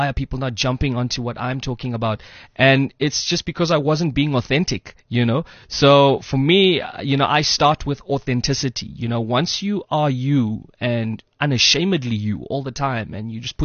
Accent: Mthatha, Eastern Cape, South Africa; I come from Mthatha in the Eastern Cape

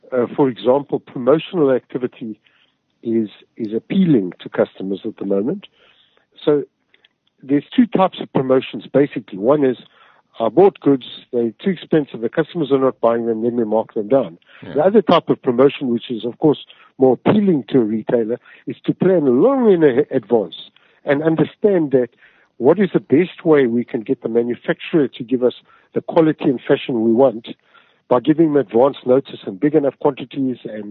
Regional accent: South Africa; You know, I'm a South African citizen.

